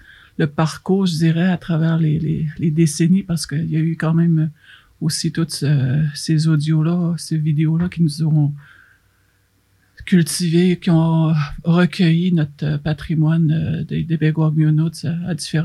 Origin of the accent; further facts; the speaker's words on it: Mashteuiatsh, Quebec, Canada; born there; first language Cree; French is a second language; Vous savez que pour moi, personnellement, ma première langue, c'est le cri. Mais en étant né ici à Meshteuiatz